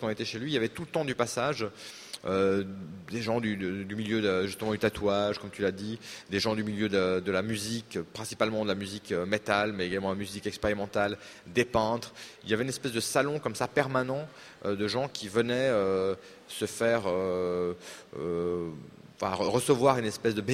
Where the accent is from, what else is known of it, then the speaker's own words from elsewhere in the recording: Switzerland; à mon accent, vous entendez que je suis helvète, sans doute.